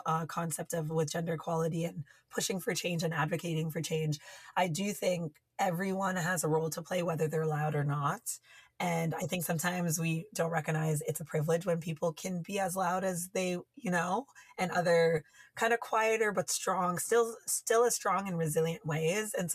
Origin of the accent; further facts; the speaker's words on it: Toronto, Ontario, Canada; my parents are Tamil, Sri Lankan, have, you know, came here in the 80s because of the war. And so very much I grew up with, you know, kind of a refugee cultural context of growing up in Toronto.